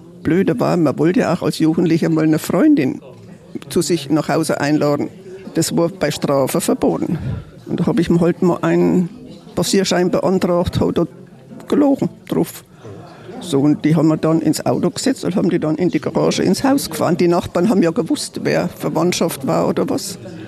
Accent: Thuringia, Germany; accent: Franconian; Aber die Grenze war vor meiner Nase, also zwischen Sonneberg und Kronach.

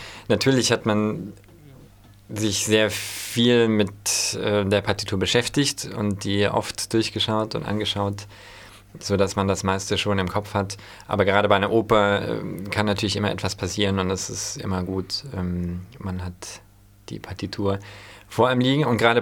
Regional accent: Stuttgart, Baden-Württemberg, Germany; Ich bin aufgewachsen in Stuttgart, komme nicht aus einem Musikerelternhaus

